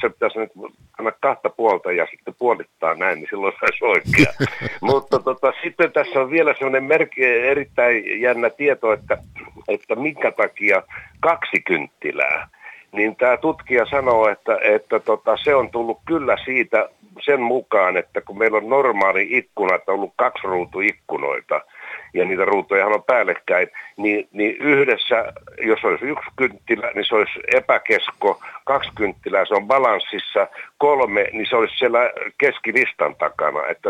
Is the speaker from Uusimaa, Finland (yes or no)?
yes; Helsinki, Uusimaa, Finland; born there; 48 olen syntynyt Helsingissä. Helsingissä tota, ja pitkän sillä ranta, eli kun tullaan asemalta Hakaniemeen, mennään sillan ylitse ja heti oikealle alas